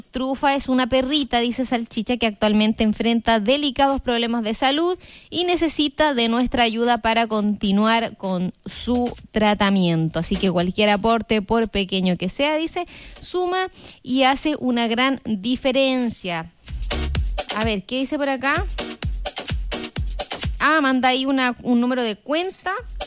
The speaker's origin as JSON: {"language": "Spanish", "country": "Chile"}